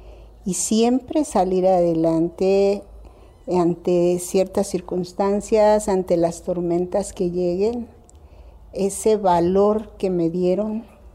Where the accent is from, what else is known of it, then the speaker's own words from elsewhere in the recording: Cuernavaca, Morelos, Mexico; tengo 66 años, soy de Cuernavaca, Morelos, y siempre he vivido aquí en esta colonia, que es la colonia Carolina.